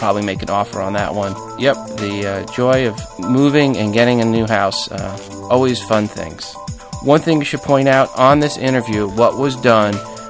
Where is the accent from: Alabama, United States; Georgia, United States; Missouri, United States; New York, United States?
New York, United States; Bayport; you're from Patchogue and I'm from Bayport, so you are actually the closest geographical that grew up from where I grew up.